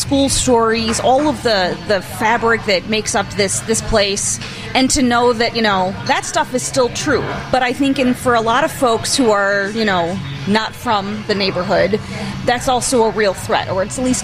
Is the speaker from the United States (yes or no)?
yes; Joliet, Illinois, United States; I grew up in Joliet.